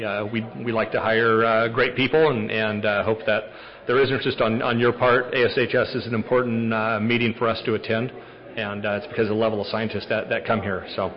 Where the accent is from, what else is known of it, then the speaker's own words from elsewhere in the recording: Watsonville, California, United States; And I grew up in Watsonville, where we're headquartered.